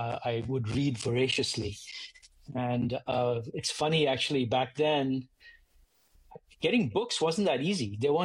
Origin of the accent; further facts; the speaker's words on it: Kolkata, West Bengal, India; I was born in Calcutta, and I grew up in Calcutta, India, in the 70s and 80s. I was born in 1972.